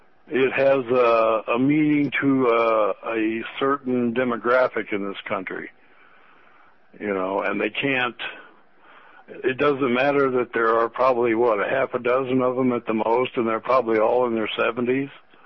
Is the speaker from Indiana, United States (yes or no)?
no; Alton, Illinois, United States; The house I grew up in Alton was a block and a half from a very large monument that they erected to Lovejoy.